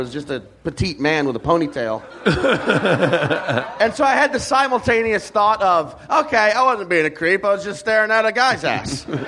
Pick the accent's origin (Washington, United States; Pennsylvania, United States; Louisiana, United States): Louisiana, United States; New Orleans; But I grew up in New Orleans, like outside New Orleans, so it's like they, like black people weren't a shock.